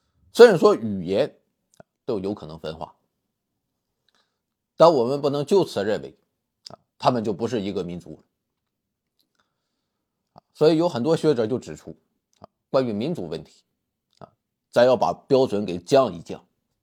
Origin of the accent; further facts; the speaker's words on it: China; 对于我们中国人来讲